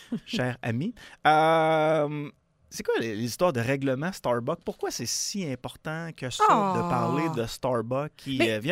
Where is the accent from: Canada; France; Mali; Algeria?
Canada; Quebec City, Quebec; born there; Je suis né à Québec, je connais mes spots.